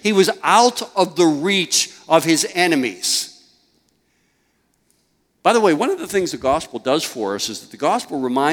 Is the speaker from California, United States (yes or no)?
no; Pittsburgh, Pennsylvania, United States; And I was raised in Pittsburgh.